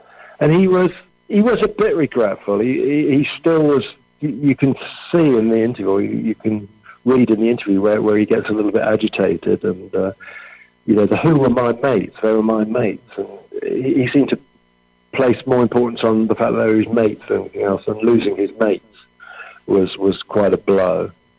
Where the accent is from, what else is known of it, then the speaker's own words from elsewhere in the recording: Midlands, United Kingdom; I grew up in the Midlands